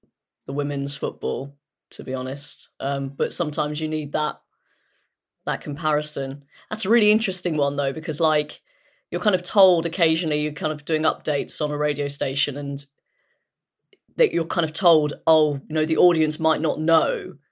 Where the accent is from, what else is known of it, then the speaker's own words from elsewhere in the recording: England, United Kingdom; I'm not sure if that's just a natural inclination as an English football fan, a kind of natural fear of Germans playing football.